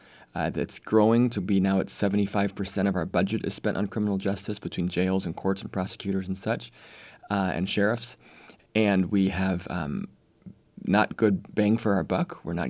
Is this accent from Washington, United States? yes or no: yes; Spokane Valley, Washington, United States; I'm a local kid who, you know, grew up here since my 1975, the year I was born out in Spokane Valley.